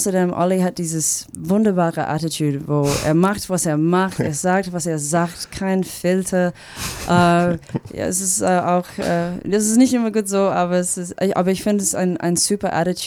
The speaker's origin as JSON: {"language": "German", "country": "Australia", "second_language": "German", "said": "Ich komme aus Australien und in Australien ist"}